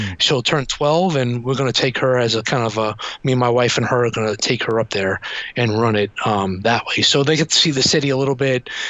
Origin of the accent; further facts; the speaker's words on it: New York City, New York, United States; it's in my hometown. It's where I grew up, and it literally goes down the street where I hung out as a kid.